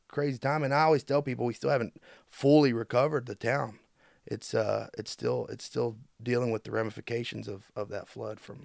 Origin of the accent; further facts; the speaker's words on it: Falmouth, Kentucky, United States; Yeah, I grew up in Falmouth, born and raised there.